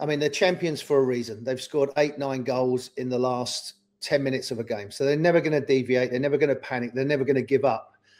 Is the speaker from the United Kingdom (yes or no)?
yes; England, United Kingdom; I'm English.